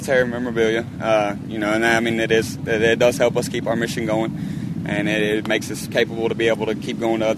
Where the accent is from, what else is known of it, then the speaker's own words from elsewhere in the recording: Tyler, Texas, United States; I'm from Tyler, Texas.